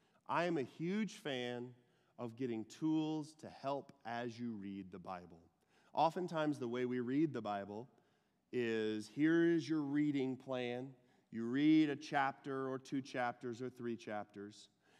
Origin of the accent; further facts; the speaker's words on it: Texas, United States; accent: twang; I'm from Texas originally. I don't know if you can tell by the twang, but I'm from Texas originally.